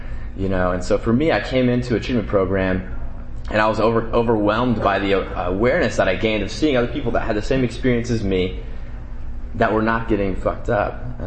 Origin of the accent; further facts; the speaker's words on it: Denver, Colorado, United States; I'm from Denver, Colorado. And I have a home group out there.